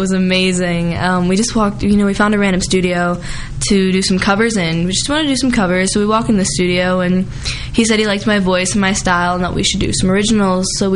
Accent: Virginia, United States; born there; Actually, I was born in Virginia. My mom was born in England. But I come over here a lot.

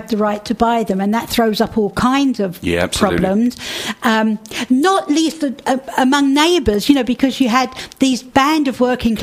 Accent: Dagenham, London, United Kingdom; I grew up in Dagenham and I thought everybody called it a banjo, you know. I didn't realise that it was such a particular Dagenham thing.

